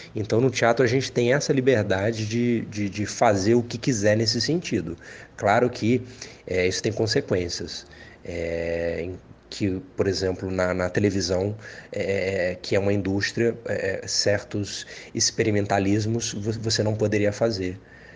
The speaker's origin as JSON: {"language": "Portuguese", "town": "Natal", "region": "Rio Grande do Norte", "country": "Brazil", "also_born_or_lived": "Rio de Janeiro", "said": "Eu sou de Natal, no Rio Grande do Norte. E depois eu fui fazer vestibular no Rio de Janeiro, na Unirio, para direção teatral."}